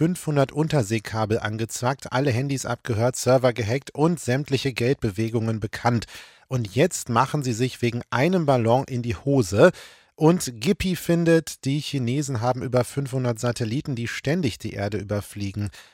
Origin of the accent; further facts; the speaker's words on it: Bückeburg, Lower Saxony, Germany; born there; Ich bin ja fast Norddeutscher, geboren in Bückeburg bei Hannover